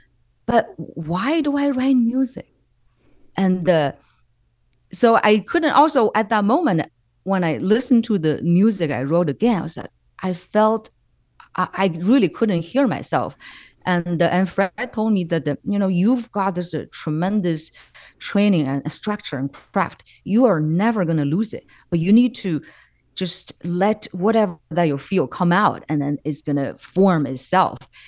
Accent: Beijing, China; now in United States; when I grew up in Beijing, that was the most transforming era of modern China. That was when I was my childhood.

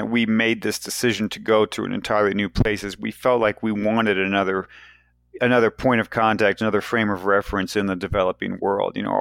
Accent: United States; being an American there was not always a positive

